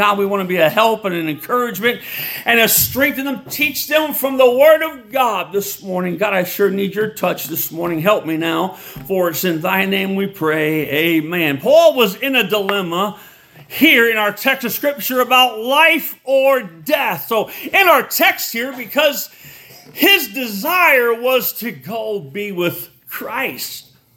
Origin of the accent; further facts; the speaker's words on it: Rockford, Illinois, United States; And my dad was a pastor, so I was a PK growing up in Rockford, Illinois, where I was raised. They were from Arkansas. My dad was from Arkansas. My mom was from Kentucky.